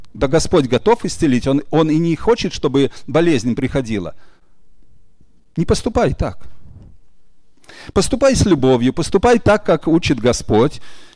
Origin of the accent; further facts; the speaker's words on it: Visaginas, Utena County, Lithuania; Я говорю, из Висагинаса.